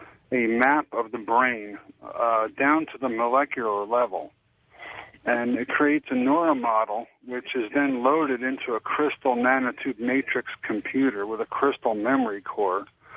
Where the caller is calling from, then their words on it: Dayton, Ohio, United States; I'm calling from Dayton, Ohio.